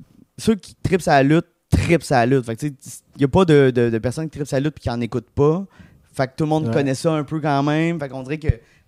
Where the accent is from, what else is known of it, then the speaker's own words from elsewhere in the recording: Amos, Quebec, Canada; Les deux, on vient d'Amos, on se garde.